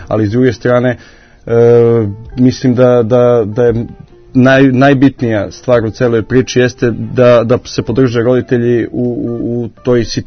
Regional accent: Niš, Southern and Eastern Serbia, Serbia; ja sam iz Niša.

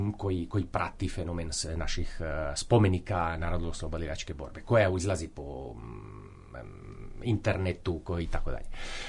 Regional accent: Split, Split-Dalmatia County, Croatia; Rodom sam iz Splita, odnosno sa Brača i Ugljana, pa odakle su mi više manje korijeni roditelja. Cijeli život živjeli smo dosta okolo i doma smo pričali splitski, dalmatinski

